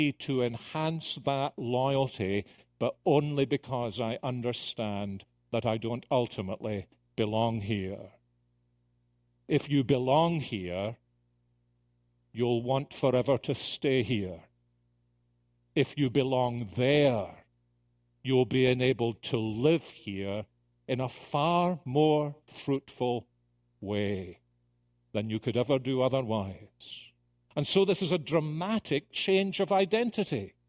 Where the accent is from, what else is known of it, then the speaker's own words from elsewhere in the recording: Scotland, United Kingdom; So I, as a Scotsman, refreshed by a return to Scotland, feeling at home in Scotland